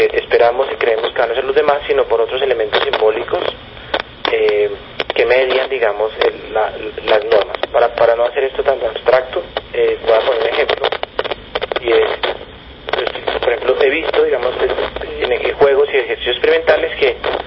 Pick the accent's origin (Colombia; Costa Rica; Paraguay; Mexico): Colombia; Bogotá; born there; Yo nací en Bogotá y también tengo por ahí un ancestro inglés por el lado chocuano y un ancestro noruego por el lado tumaqueño.